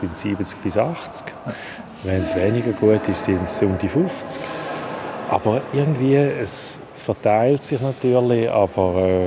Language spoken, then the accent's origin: German; Schaffhausen, Switzerland; Ich bin ja hier in Schaffhausen aufgewachsen. Wenigstens der bewusste Teil der Jugend, also die Oberstufe.